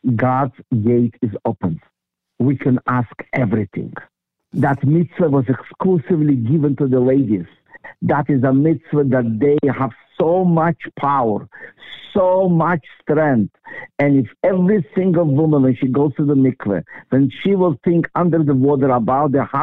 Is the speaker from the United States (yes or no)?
no; Russia; born there; English is a second language; I will be so much good in English, people not believe I was born in Russia.